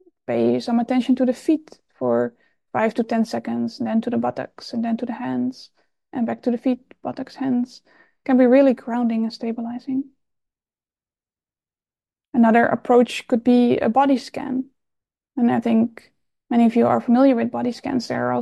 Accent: Netherlands; English is a second language; I used to bike to school when I was living back in the Netherlands. I was growing up in the Netherlands, and there was a lot of rain.

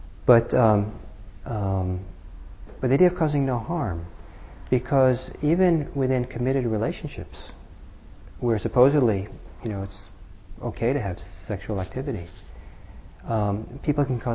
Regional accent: Italy; When I was growing up in Italy

